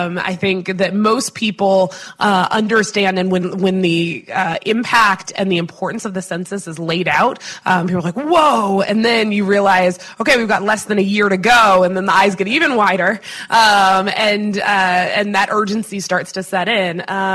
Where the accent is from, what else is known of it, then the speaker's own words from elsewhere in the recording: Phoenix, Arizona, United States; Phoenix, Arizona, my hometown